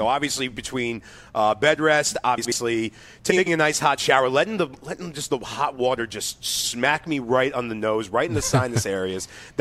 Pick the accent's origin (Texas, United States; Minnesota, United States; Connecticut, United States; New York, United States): New York, United States; that's where I'm just like, yeah, thanks New York. Thank you. that's my love-hate relationship with my hometown.